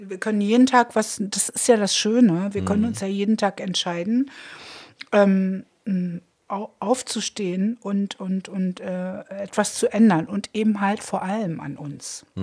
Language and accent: German; Berlin, Germany; Ich komme aus Treptow, that's it.